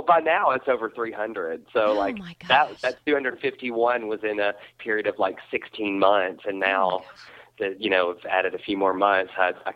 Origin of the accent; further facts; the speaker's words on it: Tennessee, United States; well, I'm down to earth and accessible, and I'm from Tennessee